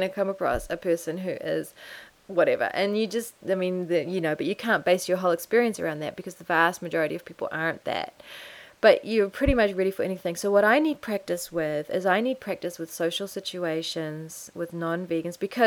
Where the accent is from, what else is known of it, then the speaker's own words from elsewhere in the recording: New Zealand; moved away as an adult; mean, I left New Zealand. I was gone for half my life. I was gone for almost all of my adult life. I was gone from New Zealand.